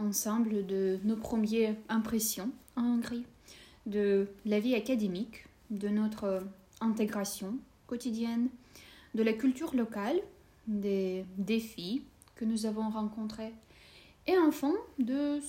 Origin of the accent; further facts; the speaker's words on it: Russia; French is a second language; now in Hungary; je viens de Russie et j'ai le plaisir d'être votre modératrice aujourd'hui